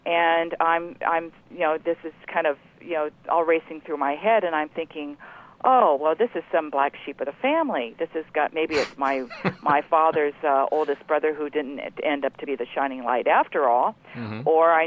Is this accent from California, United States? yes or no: yes; California, United States; born there; No. Actually, I was born back in the Bay Area.